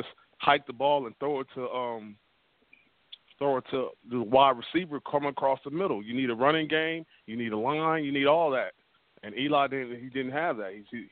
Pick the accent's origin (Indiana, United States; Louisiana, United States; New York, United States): New York, United States; now in Greenville, United States; Yeah, no doubt. I'm from New York.